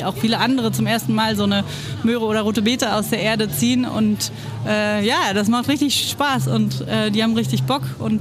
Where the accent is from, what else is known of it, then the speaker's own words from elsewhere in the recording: Freiburg, Baden-Württemberg, Germany; Ich komme ursprünglich aus Freiburg.